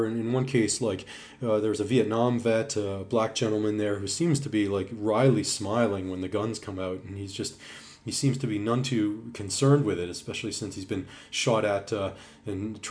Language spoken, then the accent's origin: English; Toronto, Ontario, Canada; growing up in Toronto, I just basically rode transit all over the place.